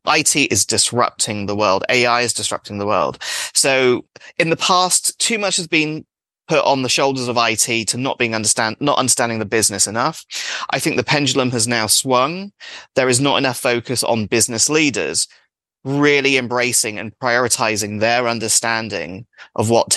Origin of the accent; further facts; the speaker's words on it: England, United Kingdom; It's all over our TV in England. Okay. That it probably doesn't have the cachet, that maybe my accent does when I'm, you know, in some rinky dink Midwest town when they've never met, an English person in real life ever.